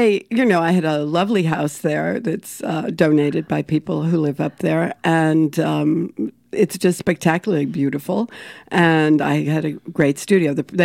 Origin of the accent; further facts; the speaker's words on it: Manhattan, New York, United States; also born or lived in California; I grew up in Manhattan.